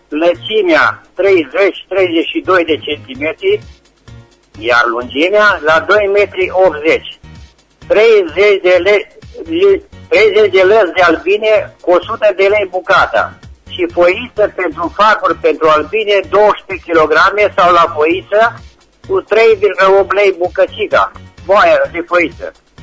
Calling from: Răchita, Timiș County, Romania; din Răchita, județul Timiș

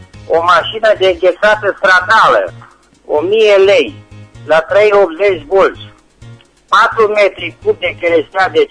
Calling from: Răchita, Timiș County, Romania; din Răchita, județul Timiș

